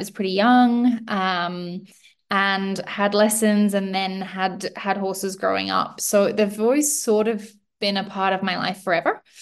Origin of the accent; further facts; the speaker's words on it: Australia; I was born and raised in Australia, so I did my degree over there as well.